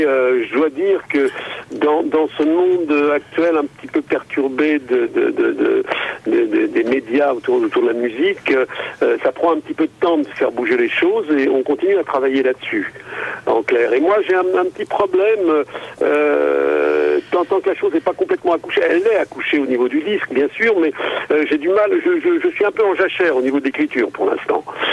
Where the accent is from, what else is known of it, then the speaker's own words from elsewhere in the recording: Laval, Pays de la Loire, France; Alfred Jarry qui est de Laval, de ma ville natale, et donc qui a bercé mon adolescence